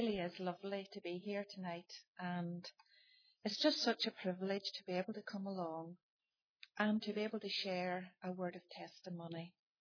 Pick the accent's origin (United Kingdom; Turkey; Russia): United Kingdom; Castlederg, Northern Ireland; growing up in Castle Derg, where I was born into a family of four children.